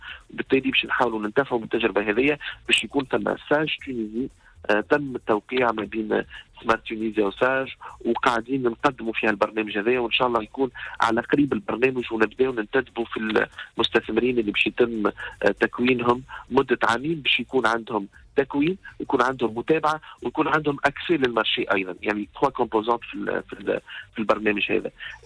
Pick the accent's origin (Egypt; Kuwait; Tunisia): Tunisia; يعني مثلا الفكرة متاع التكنوبول اللي عندنا في تونس